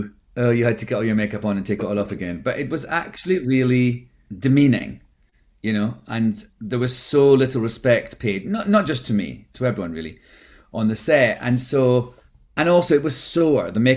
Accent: Scotland, United Kingdom; I was like, yeah, I know, I'm Scottish.

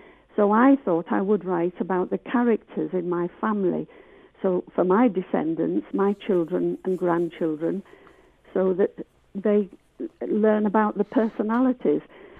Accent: Harrogate, Yorkshire and the Humber, United Kingdom; born there; I was born in Harrogate. I'm a baby boomer.

